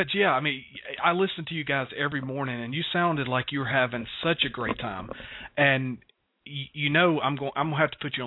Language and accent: English; Georgia, United States; South Georgia.